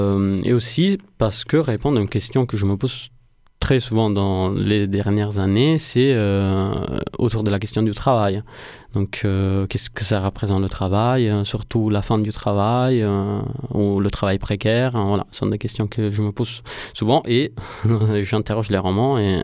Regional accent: Naples, Campania, Italy; born there; Et surtout, je suis né à Naples.

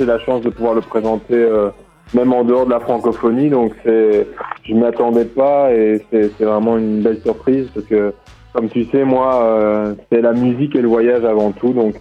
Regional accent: DR Congo; j'ai grandi au Congo

